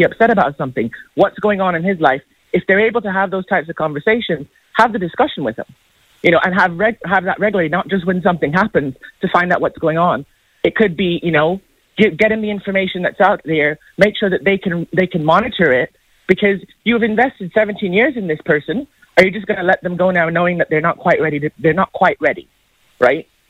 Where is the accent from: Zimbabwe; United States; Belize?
Belize; I'm from Belize originally